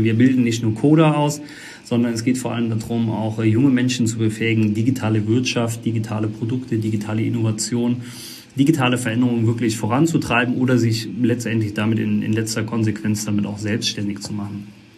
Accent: Eisenschmitt, Rhineland-Palatinate, Germany; ich komme aus der Eifel, Eisenschmidt, der Ort, ich versuche den auch immer zu promoten, der so klein, 250 Einwohner

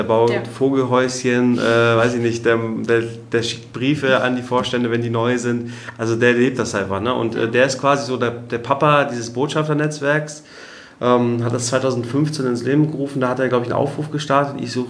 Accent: Kiel, Schleswig-Holstein, Germany; now in Bonn, Germany; in Hamburg, in Kiel, wo ich herkomme, hier in Bonn.

